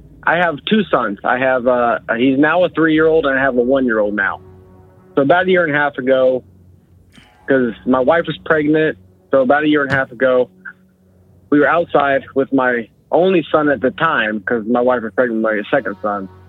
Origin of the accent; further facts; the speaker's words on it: LaBelle, Florida, United States; I'm from LaBelle, Florida. It's central Florida, way south, but central at the same time.